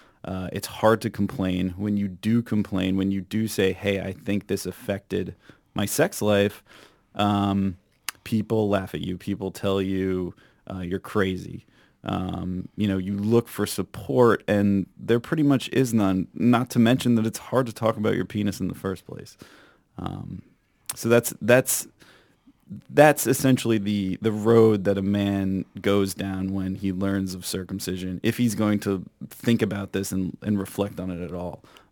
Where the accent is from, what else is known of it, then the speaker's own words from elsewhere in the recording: United States; I was like, I'm growing up in America. This is a civilized country.